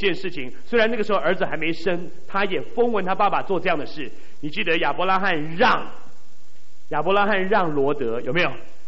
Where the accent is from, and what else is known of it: China